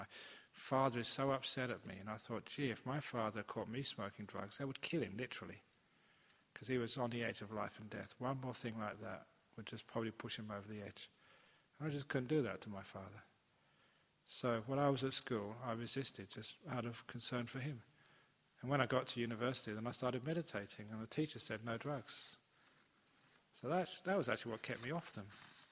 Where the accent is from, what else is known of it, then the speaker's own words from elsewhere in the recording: England, United Kingdom; as soon as I came off, you know, the mother's milk, you're into tea as an English person.